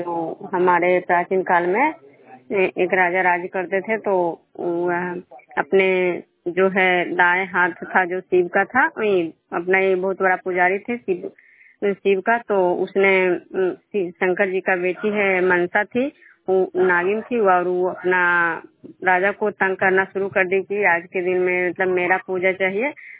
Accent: Bishunpur, Bihar, India; मैं बिशुनपुर ग्राम खजरा पंचायत नालंदा जिला नगर निगम प्रखंड की निवासी हूँ।

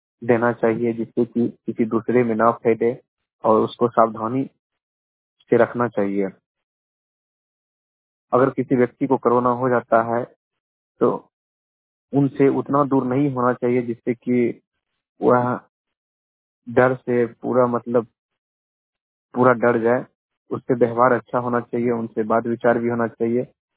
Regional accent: Haveli Kharagpur, Bihar, India; मैं मुंगेर जिला के हवेली खरपुर का निवासी हूँ।

